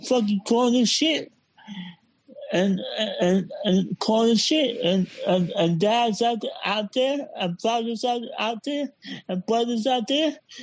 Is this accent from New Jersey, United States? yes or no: no; Mississippi, United States; H-Town. But I'm from Mississippi.